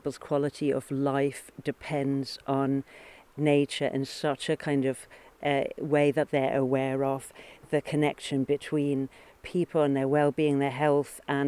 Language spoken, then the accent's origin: English; Kirk Michael, Isle of Man; also born or lived in Brazil; I grew up on the Isle of Man. I grew up just upstream from where we are now, which is in Coaldarry Nature Reserve, and here up here in Kirkmichael.